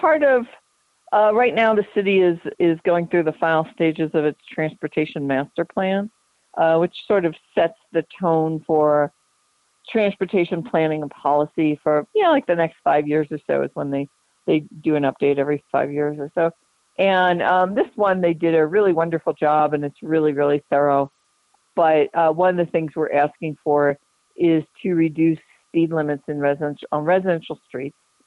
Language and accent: English; Philadelphia, Pennsylvania, United States; I mean, I'm from Philadelphia. I spend a lot of time in New York because my brother lives there.